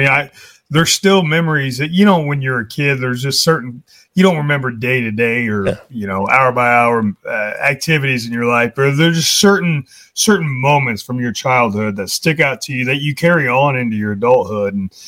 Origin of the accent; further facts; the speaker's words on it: Indianapolis, Indiana, United States; In my hometown and you could, you know, the Hoosier Dome was unmistakable.